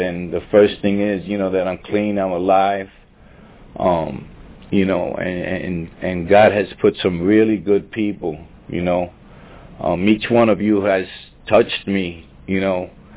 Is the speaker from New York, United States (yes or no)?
yes; Bronx, New York, United States; also born or lived in Brooklyn / Pennsylvania; now in Florida, United States; I was born in Brooklyn, I grew up in the Bronx, and, you know, I got to, my story is like a keep coming back story